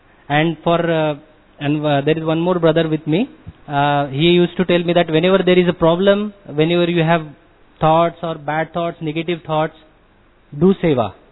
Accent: Dubai, United Arab Emirates; now in India; I am from Dubai.

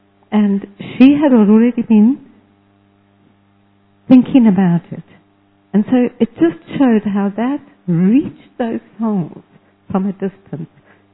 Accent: Zimbabwe; As you know, I'm from Zimbabwe

